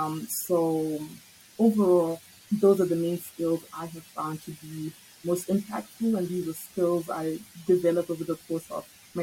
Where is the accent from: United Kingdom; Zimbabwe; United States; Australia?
Zimbabwe; I'm from Zimbabwe